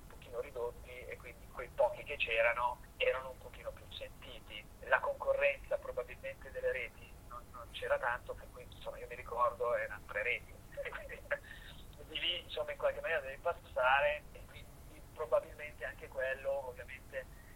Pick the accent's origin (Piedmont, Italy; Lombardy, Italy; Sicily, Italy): Lombardy, Italy; Milan; also born or lived in Como; Io sono solo nato a Como, ma dopo pochi anni, perché c'era la guerra, i bombardamenti a Milano, io sono nato nel 43